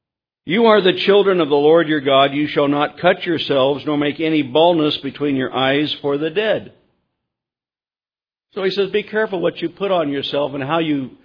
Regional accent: Wyoming, United States; Now, I come from Wyoming, and in that environment of Colorado, Wyoming, I've seen some rather unusual things that people would do to themselves as well

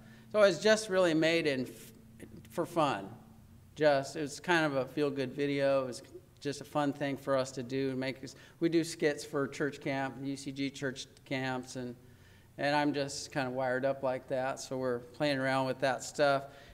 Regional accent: Oregon, United States; I am from Oregon.

